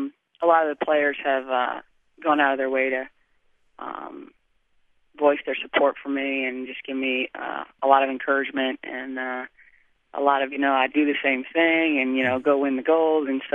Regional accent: South Dakota, United States; Obviously, I grew up in South Dakota, and it's always been a dream of mine to play for my country.

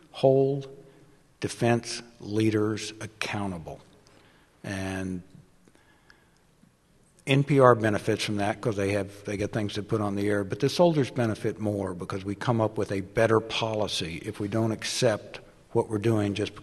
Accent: Kentucky, United States; And I'm from Kentucky, and we struggle with English.

